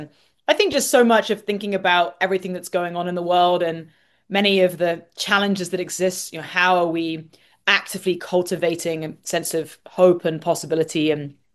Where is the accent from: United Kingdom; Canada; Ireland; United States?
United Kingdom; London; also born or lived in India; I also spent some time in India. I grew up in London